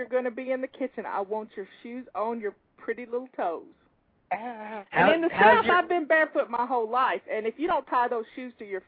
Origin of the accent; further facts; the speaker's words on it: Tennessee, United States; Yes. I grew up in Tennessee.